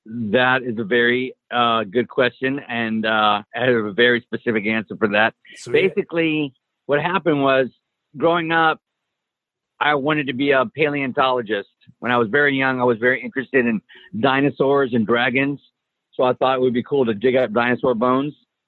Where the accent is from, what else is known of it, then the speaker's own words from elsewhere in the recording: Helotes, Texas, United States; I grew up in a small town in Texas, Helotes, Texas, like population like 1,400 growing up.